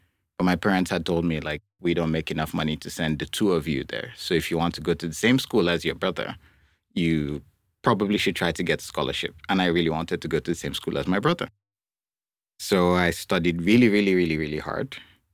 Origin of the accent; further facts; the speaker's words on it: Nigeria; So I grew up in Nigeria. I was born in a steel town.